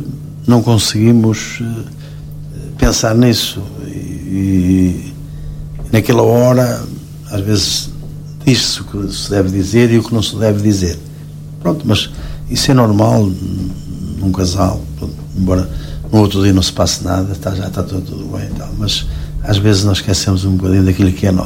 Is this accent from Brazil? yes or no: no; São João de Ver, Aveiro, Portugal; tenho orgulho naquilo que tenho feito ao longo de muitos anos para a minha terra, que é São João de Ver.